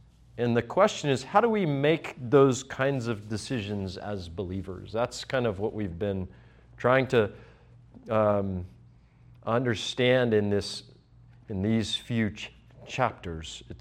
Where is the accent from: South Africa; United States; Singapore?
United States; Florida; I am from Florida, so I run. I get cold a lot